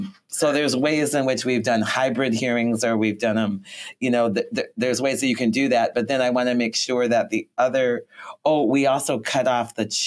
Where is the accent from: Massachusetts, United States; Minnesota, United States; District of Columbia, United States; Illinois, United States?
Minnesota, United States; St. Paul; also born or lived in Maplewood; Well, really, I grew up in St. Paul and Maplewood. I went to North St. Paul High School.